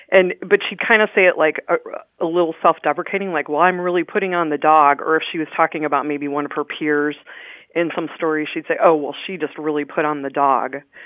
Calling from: Cardiff-by-the-Sea, California, United States; I'm calling from Cardiff-by-the-Sea, California.

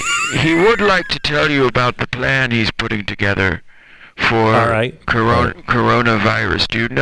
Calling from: Sun City, Florida, United States; I'm calling from Sun City, Florida.

